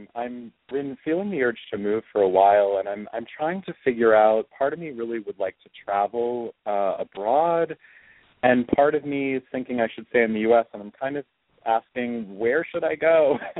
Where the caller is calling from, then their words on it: Maryland, United States; and I'm calling from Maryland.